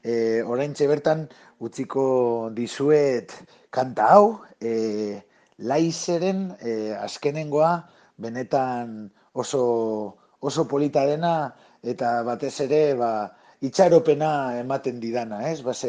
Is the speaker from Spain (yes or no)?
yes; Barakaldo, Basque Country, Spain; gu Barakaldokoa ginen